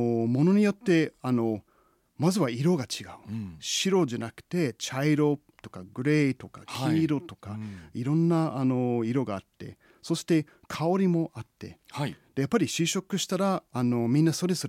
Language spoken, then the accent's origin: Japanese; Missouri, United States; Japanese is a second language; now in Japan; まずは私生まれ育ちはアメリカの、メズリ州なんですけれども